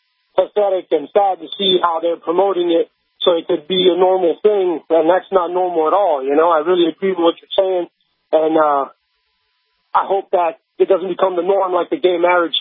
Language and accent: English; Miami, Florida, United States; I'm from Miami, and you see that going on a lot here